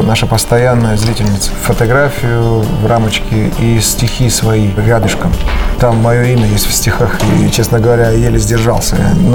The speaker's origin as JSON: {"language": "Russian", "region": "Caucasus", "country": "Russia", "said": "Поскольку я человек с Кавказа, мы к мнению родителей очень серьезно относимся."}